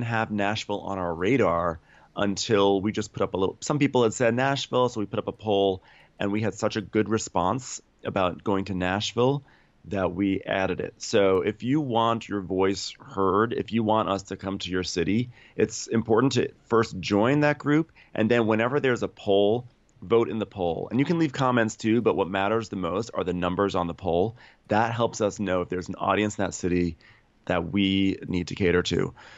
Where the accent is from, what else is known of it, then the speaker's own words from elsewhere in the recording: Australia; In Australia, I'm an Australian professional.